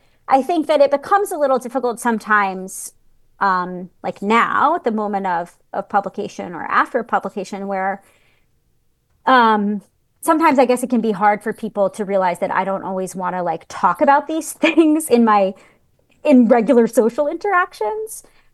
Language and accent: English; New York City, New York, United States; but in my 20s, I'm from New York City. I lived in New York City